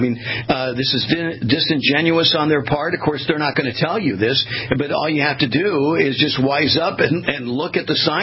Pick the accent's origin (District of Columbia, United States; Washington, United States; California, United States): California, United States; I was born and raised in California. I know it's gone a little cuckoo